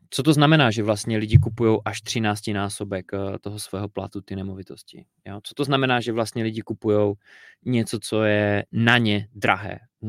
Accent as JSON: {"language": "Czech", "town": "Karviná", "region": "Moravian-Silesian Region", "country": "Czechia", "also_born_or_lived": "Manchester, United Kingdom / London, United Kingdom", "said": "Já osobně pocházím z Karviné, dneska tam je pod 50 tisíc obyvatel, když si tam bylo 70, dneska už pod 50. Pak jsem bydlel několik let v aglomeraci Manchester, kde je 3 miliony obyvatel těsně. A pak jsem bydlel chvíli v Londýně"}